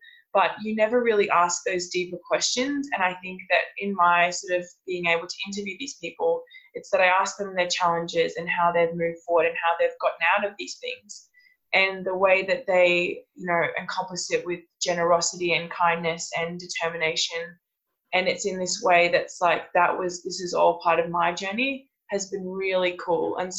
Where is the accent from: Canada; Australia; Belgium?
Australia; that we were always going to have good athletes in Australia. You know, we saw so many good swimmers growing up on the Olympics. We're always winning medals.